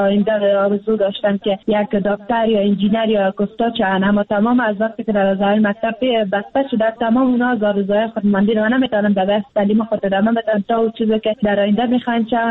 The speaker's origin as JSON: {"language": "Persian", "country": "Afghanistan", "said": "ما از افغانستان هستیم، افغان هستیم."}